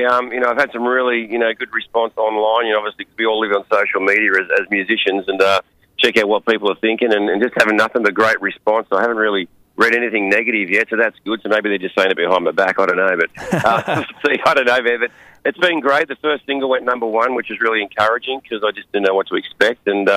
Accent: Newcastle, New South Wales, Australia; And then came back and then hit Sydney and Newcastle, which is my hometown, Newcastle.

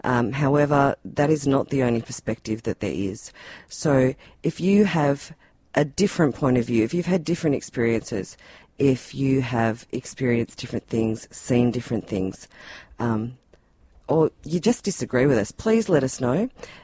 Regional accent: Tasmania, Australia; I'm from a developing state.

